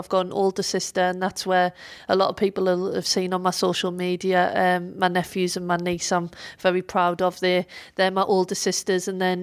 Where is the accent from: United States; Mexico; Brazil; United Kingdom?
United Kingdom; Sunderland, North East England; Yeah, well, Sunderland is my hometown, and Fulwell is a part of Sunderland. So, yeah, that's kind of like my little town.